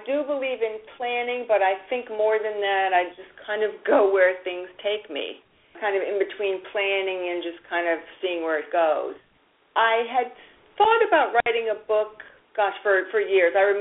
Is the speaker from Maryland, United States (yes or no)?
no; Boston, Massachusetts, United States; Okay, well, I live in Northern California, although I am a Bostonian originally.